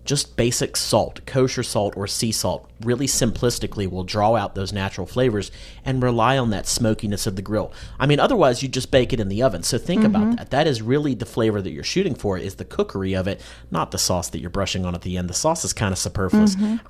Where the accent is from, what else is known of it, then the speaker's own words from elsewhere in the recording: the South, United States; Growing up in the South, that was sort of our protein of choice